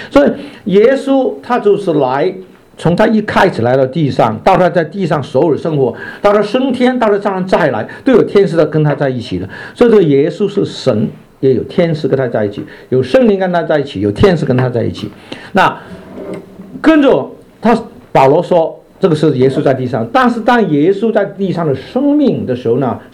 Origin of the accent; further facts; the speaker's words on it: China; 那我们不是吗？我们是中国人嘛。为什么我们中国人有得到福气呢？